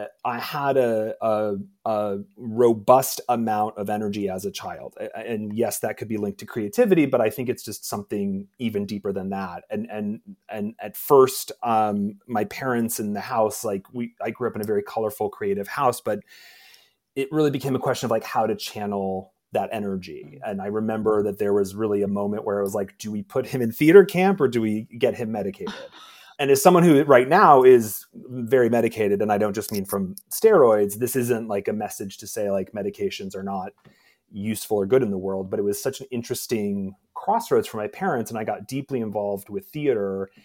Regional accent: Indiana, United States; I grew up in Indiana in the middle of cornfields, a very rural environment.

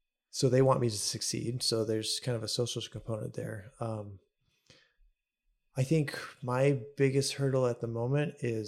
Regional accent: Edwall, Washington, United States; And I just look at my hometown of Edwall.

